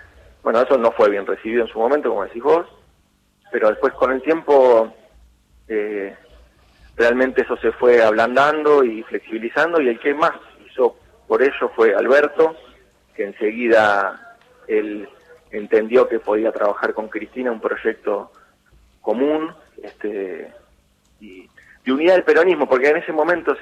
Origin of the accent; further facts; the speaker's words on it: San Isidro, Buenos Aires Province, Argentina; yo soy del distrito de San Isidro, que al lado del distrito de San Martín. San Isidro es un distrito bastante antiperonista y San Martín bastante peronista